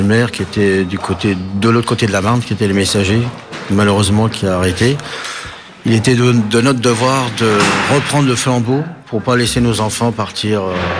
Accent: Viana, Viana do Castelo, Portugal; Non, on est tous de Viana.

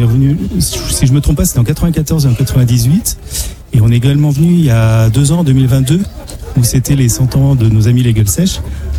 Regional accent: Saint-Fulgent, Pays de la Loire, France; Saint-Fulgent en Vendée.

